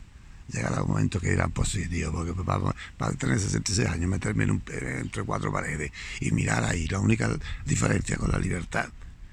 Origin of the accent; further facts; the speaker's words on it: Spain; claro, somos los españoles